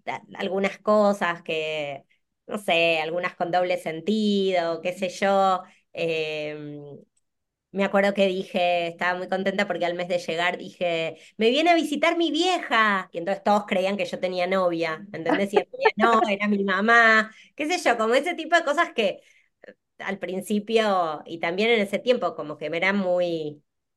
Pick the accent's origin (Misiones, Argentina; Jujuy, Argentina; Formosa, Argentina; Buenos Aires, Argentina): Buenos Aires, Argentina; moved away; había tocado vivir en mi época en Argentina, ¿no? En Buenos Aires, yo vengo de la capital de Argentina.